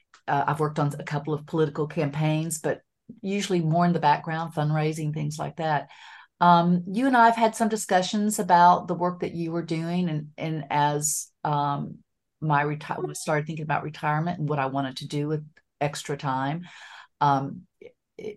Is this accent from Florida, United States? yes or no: yes; Florida, United States; moved away as an adult; But before that, I grew up in Northwest Florida, sandy beaches and all. It was great. But I moved in. I'm one of six kids. I moved to Arkansas actually in college and never looked back.